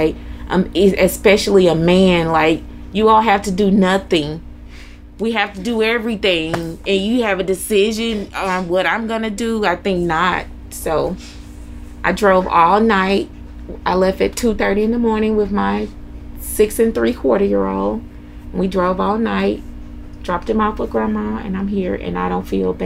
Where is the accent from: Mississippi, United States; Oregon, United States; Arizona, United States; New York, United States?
Mississippi, United States; I did. I'm from here. I'm from Mississippi.